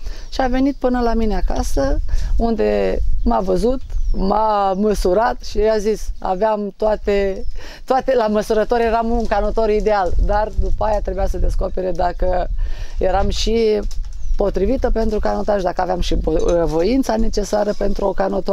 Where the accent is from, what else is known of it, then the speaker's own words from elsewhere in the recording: Miorcani, Botoșani County, Romania; la mine acasă, că sunt din Botoșani și din Botoșani mai am încă 80 de kilometri până în Miorcani.